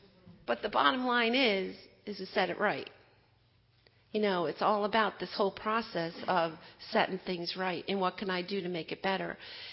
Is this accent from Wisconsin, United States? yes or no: yes; Wisconsin, United States; I grew up in Wisconsin. That's where most of my family lives.